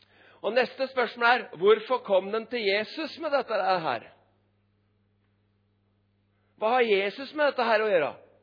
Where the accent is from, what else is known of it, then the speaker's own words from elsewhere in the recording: Drammen, Buskerud, Norway; jeg er drammenser, og jeg er en liten, jeg er enkel mann fra Drammen